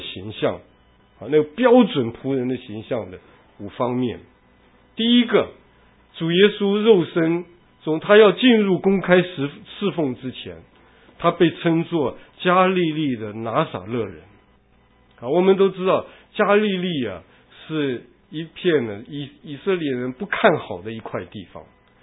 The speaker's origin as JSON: {"language": "Chinese", "country": "Taiwan", "tie": "born or raised there", "moved": "as an adult", "lives_now": "United States", "said": "我是从小在台湾生长，后来到美国来读书"}